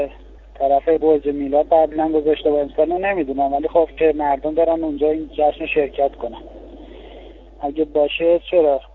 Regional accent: Iran; به عنوان یه ایرانی شرکت میکنیم.

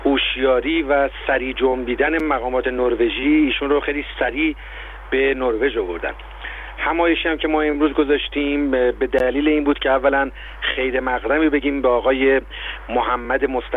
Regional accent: Iran; هممون دیگه در این شرایط بسیار حساس کشورمون به عنوان یک ایرانی

